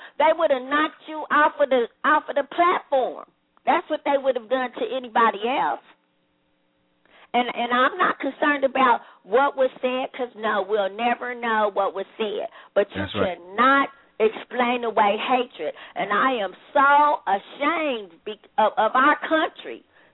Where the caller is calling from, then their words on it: Kansas City, Missouri, United States; I'm calling from Kansas City, Missouri.